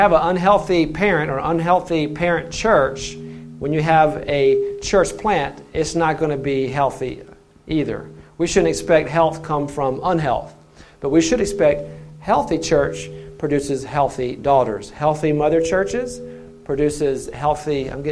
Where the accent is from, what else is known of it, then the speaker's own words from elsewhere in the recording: South Carolina, United States; also born or lived in Texas; And I'm actually from the Carolinas. I grew up in South Carolina, just north of Columbia.